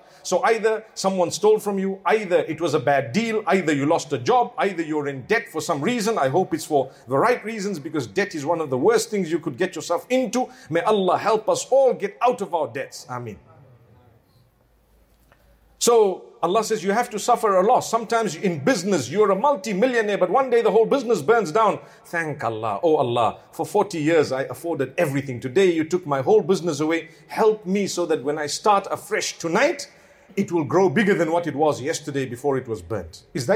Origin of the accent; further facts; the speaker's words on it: South Africa; moved away; And I come from Africa. Let me tell you, at times, and this is not about food, it's about something else. Every single day, electricity just goes off when you need it the most. Right now, it's winter back in South Africa.